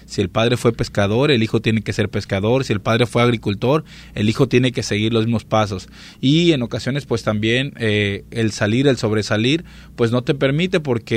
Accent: Acapulco, Guerrero, Mexico; soy de Acapulco, Guerrero.

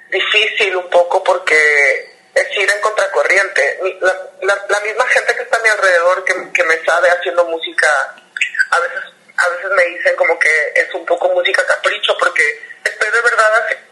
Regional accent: Culiacán, Sinaloa, Mexico; now in Guadalajara, Mexico; yo soy de Culiacán, Uh-huh. Ahora vivo en Guadalajara hace un ratote

